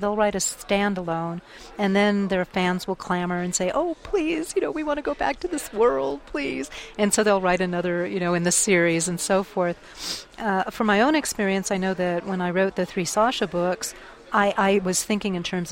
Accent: New Mexico, United States; I write about New Mexico, and I wanted to show off my home state.

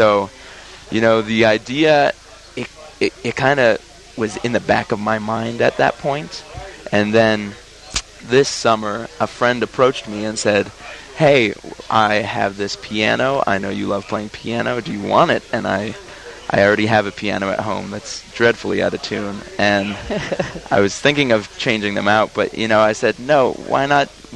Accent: Los Alamos, New Mexico, United States; we have kids coming in to do art from all over the state, and I come from Los Alamos.

